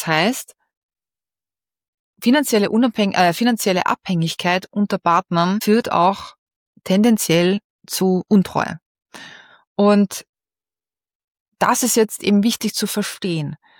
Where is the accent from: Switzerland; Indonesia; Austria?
Austria